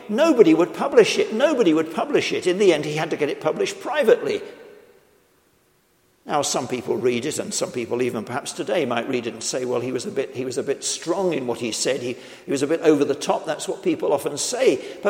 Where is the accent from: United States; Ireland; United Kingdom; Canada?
United Kingdom; when I was a child and growing up in Britain